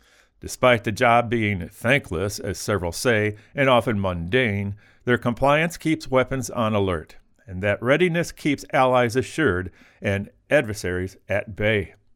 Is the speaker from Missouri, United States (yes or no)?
yes; St. Louis, Missouri, United States; moved away as an adult; now in Colorado, United States; I grew up in St. Louis. I moved west to Colorado during the pandemic